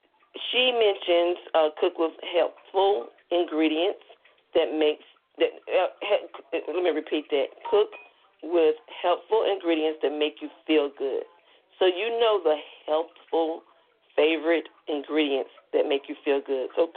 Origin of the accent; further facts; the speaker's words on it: the South, United States; accent: Southern; That's one reason why I've been getting tongue-tied with my southern accent.